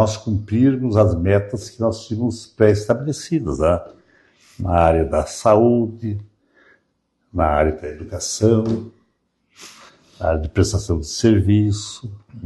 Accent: Seberi, Rio Grande do Sul, Brazil; Que eu nasci e me criei em Seberi, eu fiquei 20 anos fora para estudar. Depois de formado, trabalhei mais 10 ou 12 anos, mas depois, em 80, eu retornei para Seberi.

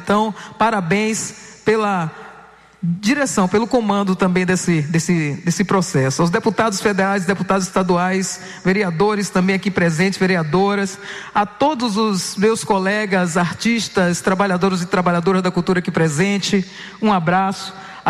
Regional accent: Salvador, Bahia, Brazil; E aí eu falo também como artista, como baiana, como soteropolitana.

